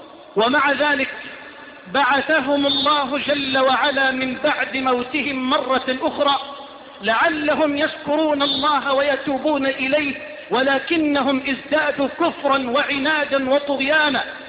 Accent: Egypt; إلى بلدنا مصر

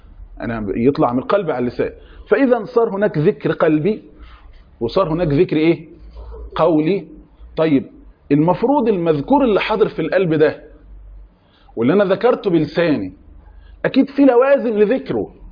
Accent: Egypt; احنا بالنسبه لنا في كمصريين نقول فاكر

